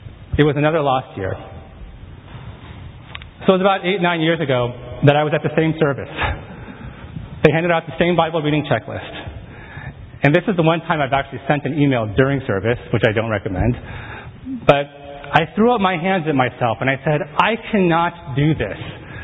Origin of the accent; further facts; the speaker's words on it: San Diego, California, United States; you guys know that I grew up in San Diego, and I did not grow up in a Christian home, so I don't really have a home church in San Diego.